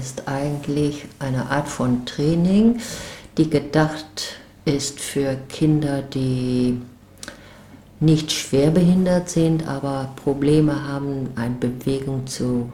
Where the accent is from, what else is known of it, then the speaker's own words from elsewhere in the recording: Netherlands; German is a second language; moved away as an adult; now in Leuven, Belgium; Ich komme aus Holland, arbeite aber in Belgien seit 10 Jahren an der Uni in Leuven, habe meine Ausbildung aber in Holland gehabt.